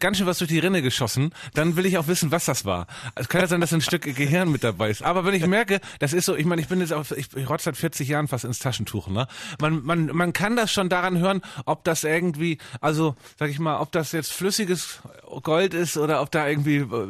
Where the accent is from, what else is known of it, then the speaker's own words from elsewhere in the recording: Hamburg, Germany; und dadurch als Hamburger, der das nicht anders gewohnt ist